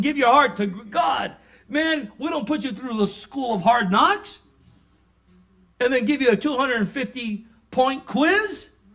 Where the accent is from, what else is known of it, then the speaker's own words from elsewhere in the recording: National City, California, United States; No, I'm from National City. Nothing's changed.